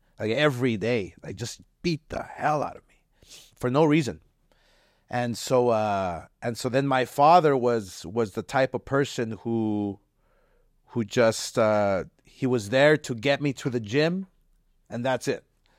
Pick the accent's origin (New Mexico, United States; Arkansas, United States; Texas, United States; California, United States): California, United States; Los Angeles; I grew up in East